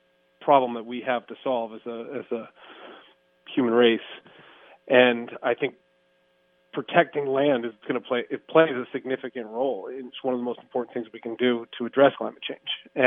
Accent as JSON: {"language": "English", "region": "Maine", "country": "United States", "tie": "born or raised there", "said": "those of us who have born and raised in Maine and spent a lot of time outside, it's not uncommon."}